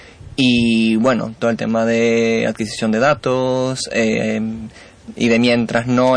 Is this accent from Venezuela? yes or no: yes; Venezuela; now in Spain; De Venezuela